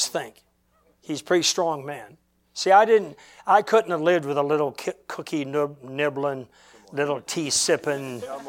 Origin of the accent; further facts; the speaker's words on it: Michigan, United States; I'm a little handicapped. I'm from Michigan.